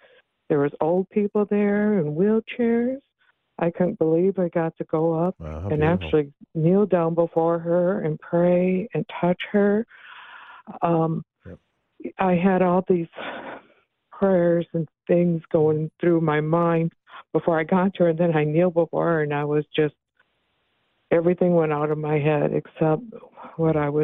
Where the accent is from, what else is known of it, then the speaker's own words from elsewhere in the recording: Minnesota, United States; now in Missouri, United States; Actually, I've been living down here 37 years, but I was born and raised in Minnesota.